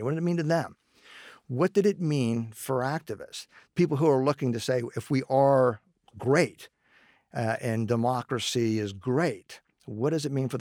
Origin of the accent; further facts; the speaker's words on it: Cincinnati, Ohio, United States; I grew up in the west side of Cincinnati. So I think that's how, from a Cincinnati kid, I ended up, you know, in Moorhead doing Eastern Kentucky and the War on Poverty.